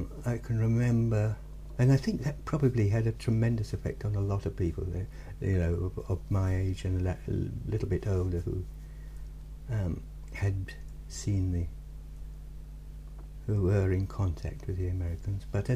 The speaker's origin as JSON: {"language": "English", "town": "Redgrave", "region": "East of England", "country": "United Kingdom", "tie": "born or raised there", "also_born_or_lived": "Malaya", "said": "I wasn't actually born in the area. I was born in Malaya just before the war. My mother, who comes from Redgrave, and the family goes back generations, for several generations in the village. So I was born but came back in 1944"}